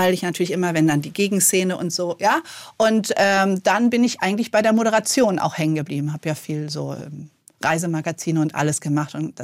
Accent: Berlin, Germany; ich bin da aufgewachsen. Ich bin Berlinerin, wobei ich sagen muss, wenn ich in Berlin bin, werde ich ganz oft gefragt, wo kommst du denn her?

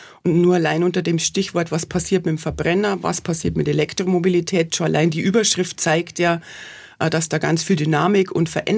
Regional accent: Bavaria, Germany; Man merkt an meinem Dialekt, dass ich nicht aus dem Ländle ursprünglich bin, sondern dass ich aufgewachsen bin auch in Bayern.

